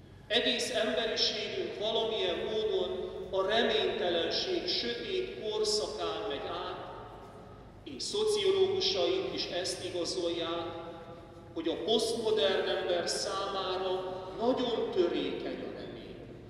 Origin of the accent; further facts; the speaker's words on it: Arad, Arad County, Romania; Arad szülővárosunk vallási és nemzeti szempontból is szorvány.